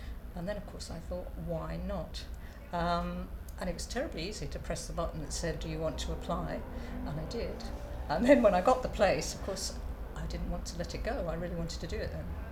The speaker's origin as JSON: {"language": "English", "town": "Birmingham", "region": "West Midlands", "country": "United Kingdom", "tie": "born there", "also_born_or_lived": "Scotland", "lives_now": "Wales, United Kingdom", "said": "I'm 65 years of age, and I live in South Wales, although I was born in Birmingham, and I've lived Wales, England, Scotland, I've lived all over the place."}